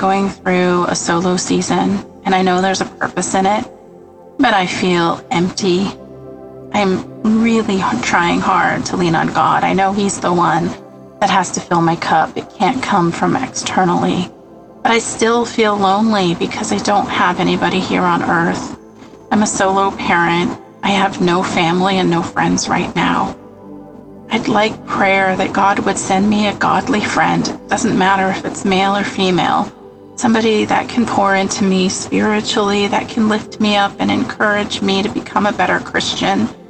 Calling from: Washington, United States; Hi, I'm calling in from Washington State.

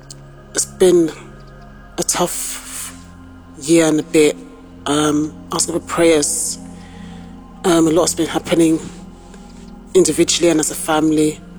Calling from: London, United Kingdom; Today is July 13th. I'm calling from London, UK.

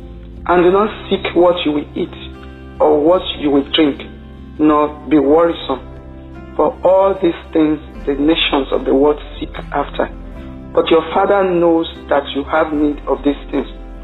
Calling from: Nigeria; I'm calling from Nigeria.

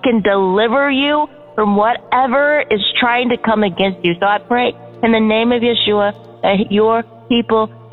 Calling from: Kentucky, United States; Hey, brothers and sisters. I just wanted to call. I'm from Kentucky.

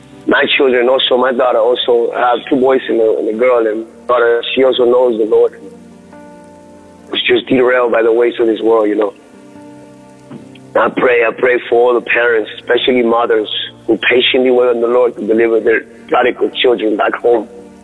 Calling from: Florida, United States; Good morning, DAB. … I'm calling from South Florida.

